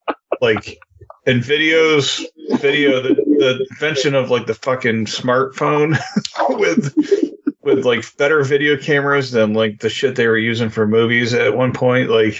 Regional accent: New York, United States; now in Texas, United States; I live in Texas now. They're like blown away when they hear I'm from New York

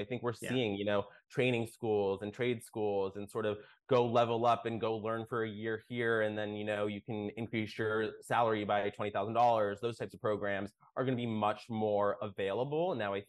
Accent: United States; But I think also my journey as an Indian American, I think is very different than even other people my age.

